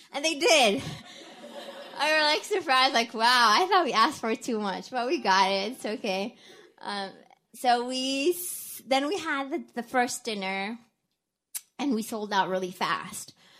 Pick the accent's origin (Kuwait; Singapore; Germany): Kuwait; English is a second language; now in United States; I'm from Kuwait. I moved to the U.S. around 2010, which is like 9 years ago. I remember moving like in the middle of January to Wisconsin, a state I never heard about before